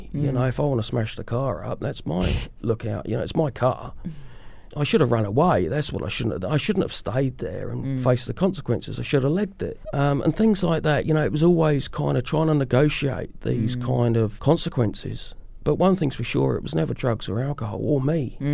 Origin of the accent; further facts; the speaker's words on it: England, United Kingdom; She's a New Zealander, I'm an Englishman.